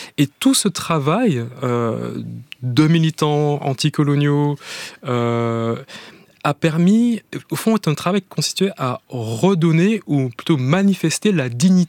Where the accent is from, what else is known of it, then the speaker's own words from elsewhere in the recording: Martinique; depuis ma période de mon enfance en Martinique